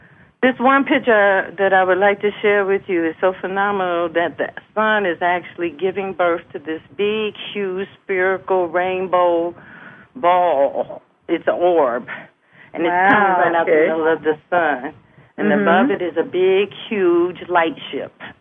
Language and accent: English; High Springs, Arkansas, United States; born there; because I was born in High Springs, Arkansas.